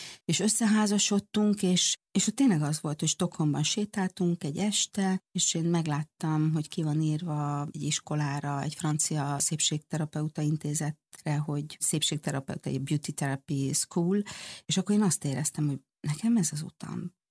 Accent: Hungary; also born or lived in Sweden; olyan elmondhatatlan vágyam volt arra, hogy visszajöjjek Magyarországra, és azt éreztem, hogy nekem itt dolgom van, hogy én nekem haza kell jönnöm, ez az én hazám.

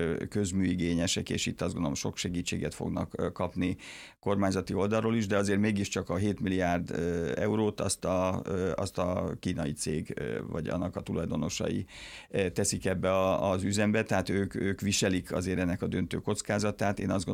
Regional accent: Miskolc, Borsod-Abaúj-Zemplén, Hungary; Hát én miskolci vagyok, nem debreceni

